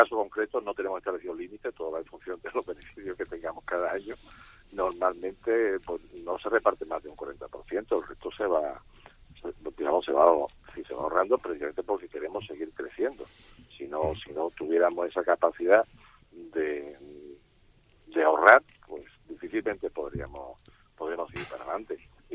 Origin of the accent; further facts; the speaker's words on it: Melilla, Spain; Yo soy de Melilla, por eso estoy aquí también.